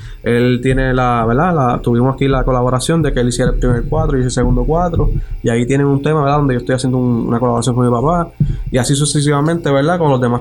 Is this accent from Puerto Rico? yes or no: yes; Jayuya, Puerto Rico; born there; Que coger mi pueblo natal de Jayuya para que represente la portada del disco.